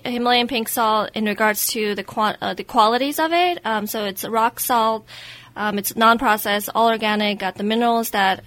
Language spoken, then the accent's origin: English; Mongolia; now in United States; because I was from Mongolia and we wanted to bring something from home